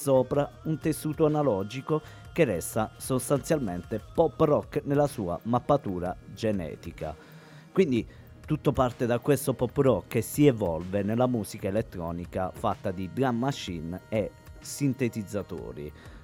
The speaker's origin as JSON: {"language": "Italian", "region": "Apulia", "country": "Italy", "said": "però ci trasferiamo in Puglia da me"}